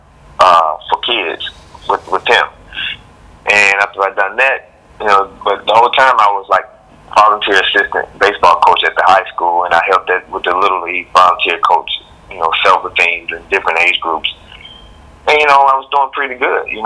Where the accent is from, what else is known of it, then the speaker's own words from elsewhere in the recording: Selma, Alabama, United States; with an opportunity here at Selma University. So I didn't even have to move. I didn't have to leave my hometown.